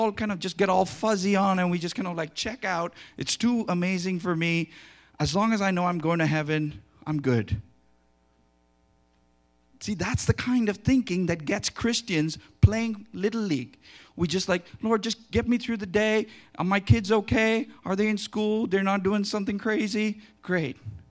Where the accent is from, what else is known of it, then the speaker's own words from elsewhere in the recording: India; I'm Indian. There's nothing Jewish in my blood except my name.